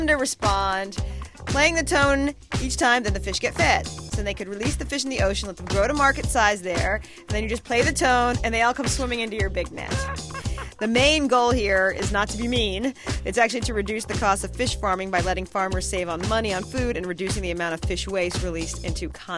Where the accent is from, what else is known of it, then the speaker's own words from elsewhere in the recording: Glen Ridge, New Jersey, United States; That's my hometown, people. Glen Ridge, New Jersey.